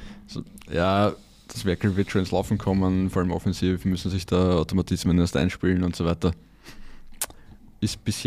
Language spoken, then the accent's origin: German; Stripfing, Lower Austria, Austria; born there; Ich bin gebürtiger Striffinger.